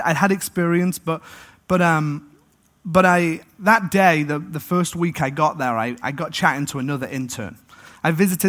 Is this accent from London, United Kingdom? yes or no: no; Manchester, North West England, United Kingdom; As you know, I'm from England. I grew up in Manchester.